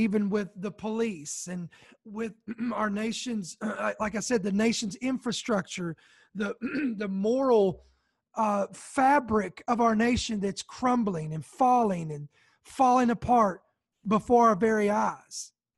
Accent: United States; And I, again, obviously speaking as an American, speaking of the United States of America

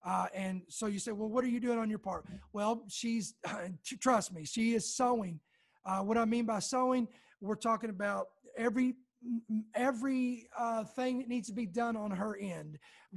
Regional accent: Kentucky, United States; born there; I am a Southern boy at heart. I was born in Kentucky, and I don't even like the weather in Kentucky.

